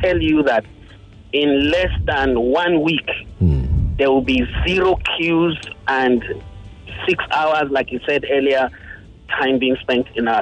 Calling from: Lekki, Lagos, Nigeria; I'm calling from Lekki.

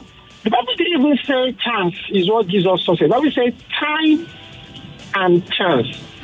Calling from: Ikeja, Lagos, Nigeria; I'm coming in from Ikeja.

